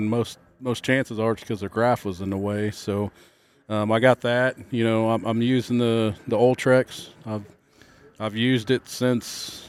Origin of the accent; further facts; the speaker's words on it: Missouri, United States; I've been crappie fishing my whole life, you know, growing up in Missouri here, fishing Truman Dam.